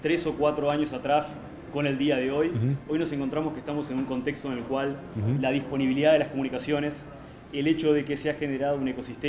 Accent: Uruguay; Mi base es en Uruguay, soy uruguayo, vivo en Uruguay y viajo por toda la región muy frecuentemente.

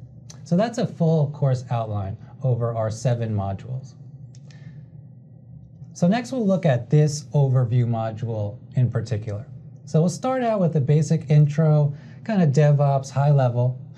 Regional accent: New Jersey, United States; born and raised in New Jersey.

